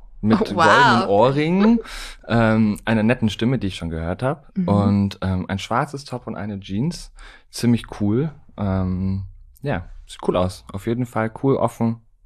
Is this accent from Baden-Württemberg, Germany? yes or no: yes; Baden-Württemberg, Germany; Vom Bodensee tatsächlich.